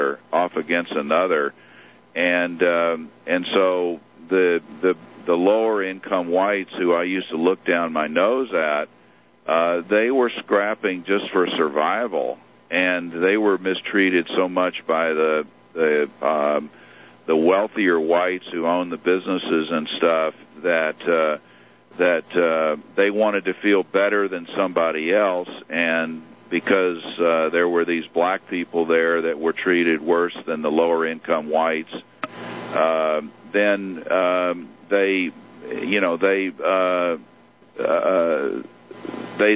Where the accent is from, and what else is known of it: Houston, Texas, United States; born or raised there